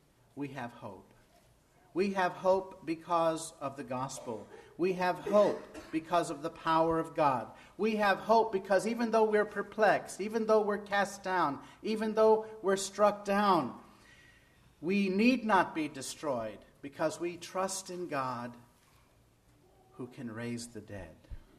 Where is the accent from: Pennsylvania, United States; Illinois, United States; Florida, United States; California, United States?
Illinois, United States; Chicago; Growing up in Chicago that year, there was a Democratic National Convention that caused us to come inside early every night because of the riots.